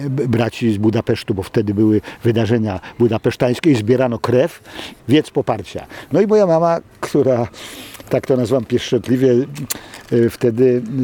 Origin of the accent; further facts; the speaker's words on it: Gdynia, Pomeranian Voivodeship, Poland; oboje jesteśmy z Gdyni. Oboje urodziliśmy się tutaj w domach gdyńskich. Ona w Różanym Gaju. W tym samym roku się urodziliśmy. Ona w Różanym Gaju na Kamiennej Górze, a ja, tak jak opisałem w mojej ostatniej książce na Abrahama 13